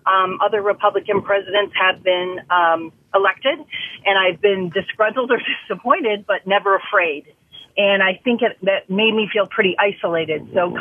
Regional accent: Chicago, Illinois, United States; I'm originally from Chicago, and my entire family in Chicago marched.

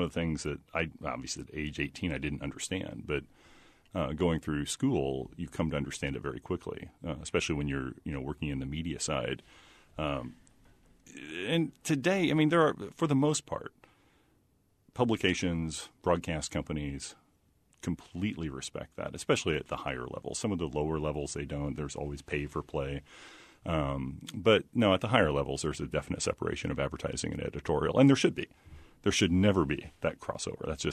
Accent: Illinois, United States; I was working at Dairy Queen in my hometown in southern Illinois

